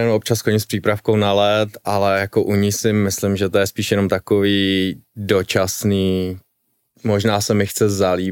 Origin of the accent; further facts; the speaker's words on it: Ústí nad Labem, Ústí nad Labem Region, Czechia; vyrůstal jsem v paneláku v Ústí